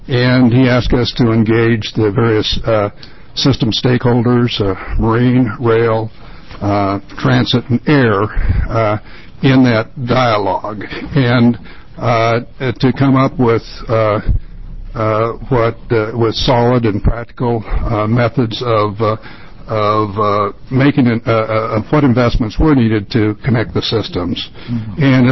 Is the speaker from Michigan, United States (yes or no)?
no; Medford, Oregon, United States; I'm from Medford, Oregon.